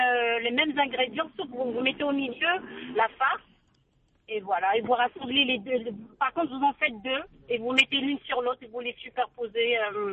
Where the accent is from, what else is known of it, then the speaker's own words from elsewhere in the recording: Tizi Ouzou, Tizi Ouzou Province, Algeria; Bah, moi, je suis de Tizi Ouzou.